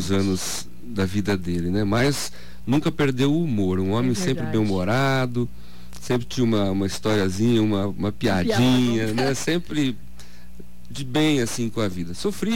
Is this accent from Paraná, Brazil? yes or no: yes; Paraná, Brazil; born there; Eu fui gerado lá no estado de São Paulo, mas nascido no Paraná, na cidade de Astorga.